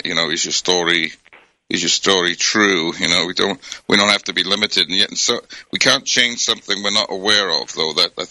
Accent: United Kingdom; now in United States; I hadn't lived in the States long enough because I grew up in Britain

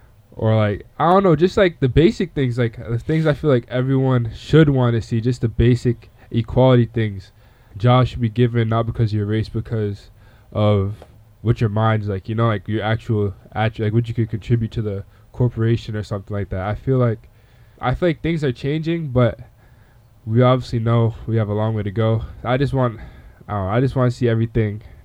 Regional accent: Canada; I'm a kid from Canada

